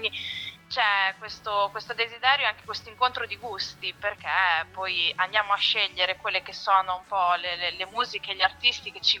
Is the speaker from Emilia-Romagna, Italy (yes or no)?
yes; San Mauro Pascoli, Emilia-Romagna, Italy; io in particolare, sono di San Mauro Pascoli